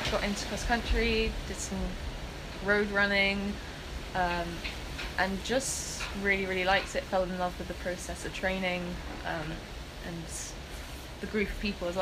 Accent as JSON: {"language": "English", "region": "London", "country": "United Kingdom", "tie": "born or raised there", "said": "I came from a pretty unusual background for a runner, I think, in that I grew up in London"}